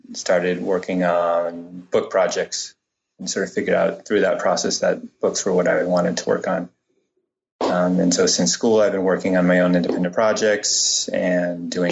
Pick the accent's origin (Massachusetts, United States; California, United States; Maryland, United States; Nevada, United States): Massachusetts, United States; Cambridge; And I grew up in Cambridge, Mass.